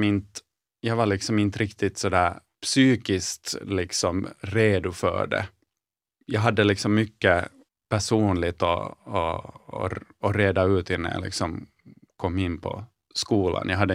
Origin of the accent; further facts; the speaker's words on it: Jakobstad, Ostrobothnia, Finland; Så jag är uppväxt i Jakobstad och en mindre stad.